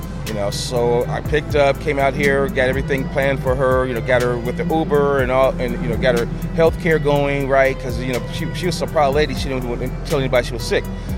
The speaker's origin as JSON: {"language": "English", "town": "Los Angeles", "region": "California", "country": "United States", "lives_now": "Birmingham, United States", "said": "Well, I am from Los Angeles. I've been in Birmingham 3.5 years."}